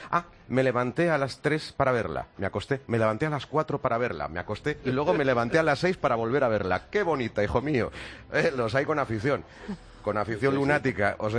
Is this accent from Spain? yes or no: yes; Barcelona, Catalonia, Spain; Soy una catalana de Barcelona, del barrio de la Sagrada Familia, que se siente 100% española.